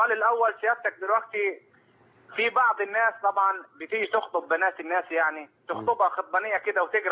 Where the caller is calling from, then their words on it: Sohag, Sohag Governorate, Egypt; انا اكلمك من سوهاج.